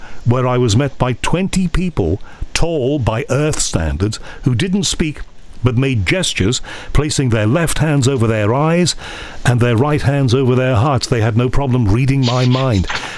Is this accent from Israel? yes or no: no; Liverpool, North West England, United Kingdom; You know, being a Scouser, I'm always interested in stories from sort of my area.